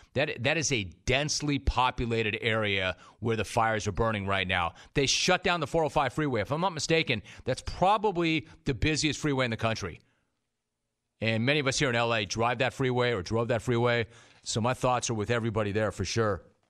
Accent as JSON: {"language": "English", "town": "Los Angeles", "region": "California", "country": "United States", "tie": "born or raised there", "said": "I grew up in Los Angeles. I understand the apathy in this town. This is not a great sports town. We are not great sports fans. And keep in mind, I'm not some New Yorker, or I'm not from San Francisco or San Diego, here to kill LA fans. I'm an LA native."}